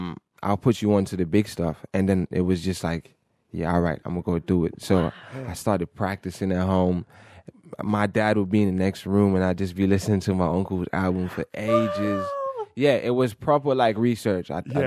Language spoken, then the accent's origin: English; Trinidad & Tobago; because I'm Trinidadian.